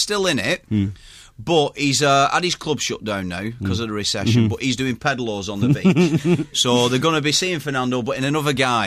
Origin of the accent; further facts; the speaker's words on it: Bolton, North West England, United Kingdom; Took the stereotypes of places like Newcastle and Liverpool and Bolton, my hometown and whatever